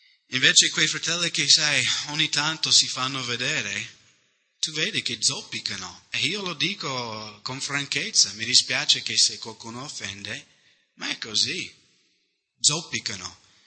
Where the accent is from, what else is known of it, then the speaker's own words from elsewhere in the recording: United States; Italian is a second language; now in Italy; Noi viviamo in Italia, io vengo dagli Stati Uniti